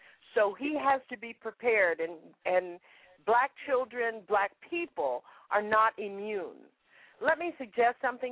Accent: the South, United States; I grew up in the Jim Crow South. I went to segregated schools. I spent 3 years at MIT being the only black student.

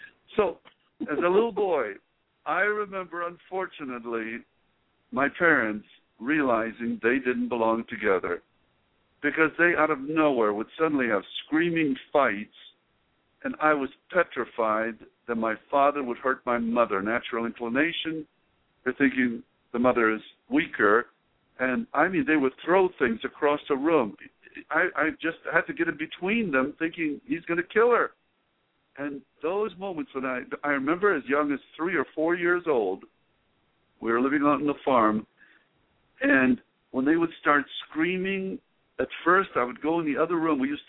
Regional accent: Northern District, Israel; So I was born in Israel, lived on the shore of the Sea of Galilee. In fact, that's where I learned how to swim when I was 6.

